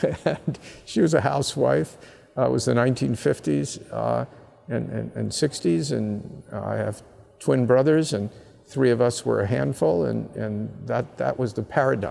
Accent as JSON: {"language": "English", "town": "Philadelphia", "region": "Pennsylvania", "country": "United States", "said": "So I said, well, why don't we open stores all over Pennsylvania? Because I was from Philadelphia."}